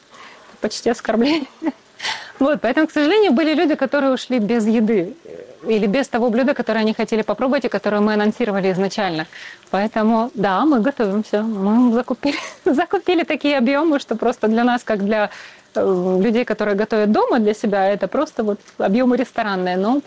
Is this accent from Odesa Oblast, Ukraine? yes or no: no; Donetsk, Donetsk Oblast, Ukraine; Я сама родом из Донецка.